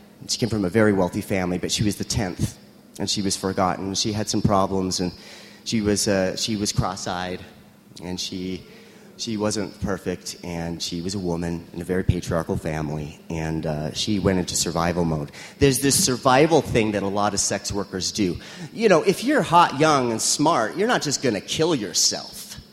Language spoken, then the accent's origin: English; Las Vegas, Nevada, United States; I grew up in Vegas, where sex work is in the water, right?